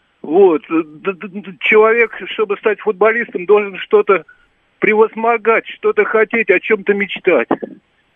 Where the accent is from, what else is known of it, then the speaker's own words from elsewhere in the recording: Moscow, Russia; Я вот из Биберева на Автозаводску ездил, при этом метро «Медведково» не было.